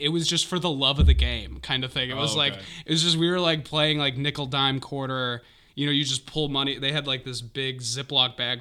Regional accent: Hudson, Wisconsin, United States; I grew up in Hudson, which is, like, right on the Minnesota border.

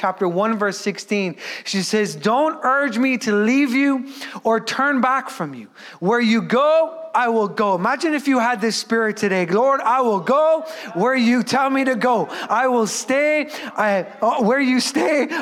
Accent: Ireland; And what we believe as Irish people, one of the greatest miracles ever, is that she stayed with her mother-in-law.

